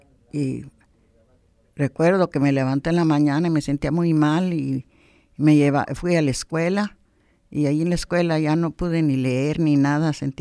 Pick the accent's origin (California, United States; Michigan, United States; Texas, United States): California, United States; Anaheim; Nací en Anaheim, el condado de Orange, donde está Disneyland ahorita. Allí nací, allí murió mi abuelo. Bueno, allí me crié con ellos.